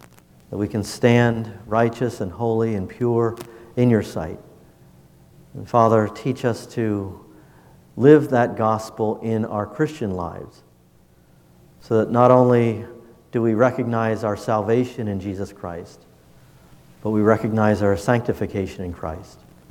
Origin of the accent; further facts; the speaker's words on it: Wisconsin, United States; one of my best friends as a kid growing up in Wisconsin